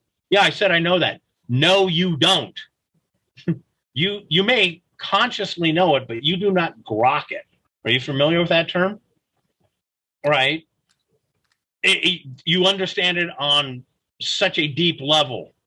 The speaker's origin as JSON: {"language": "English", "region": "Scotland", "country": "United Kingdom", "said": "I'm Scottish. I joke that, you know, my people invented the bagpipes as a weapon of war."}